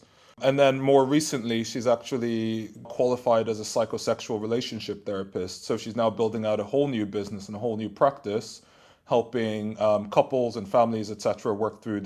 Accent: Dundalk, County Louth, Ireland; compared to maybe growing up in Dundalk, had generally done a lot more travel

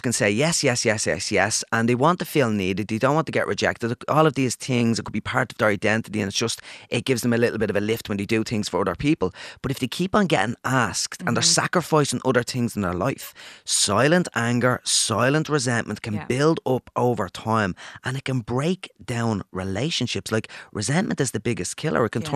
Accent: Ireland; And being Irish, I'd like to say that we're really sound, nice people in general

